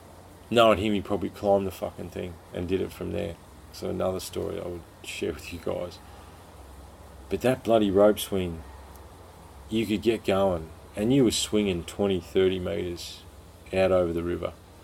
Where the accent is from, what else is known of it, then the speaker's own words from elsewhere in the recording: Victoria, Australia; You know, I grew up in Victoria, you know, had a sharing in my hand 8 months of the year.